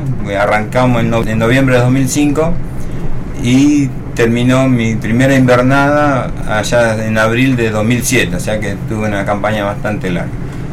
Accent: Buenos Aires, Argentina; also born or lived in Tintina, Santiago del Estero; yo soy de nacimiento santiagueño, un pueblito muy lejano en el norte de Santiago del Estero, Tintina se llama, criado en Buenos Aires, con papá, mamá y mis dos hermanas.

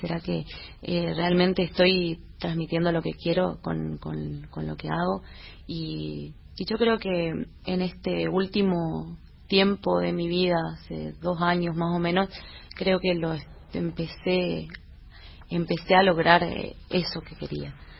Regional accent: Corrientes, Argentina; mi mamá es mercedeña, bueno, yo soy de Corrientes, pero tengo sangre de Mercedes.

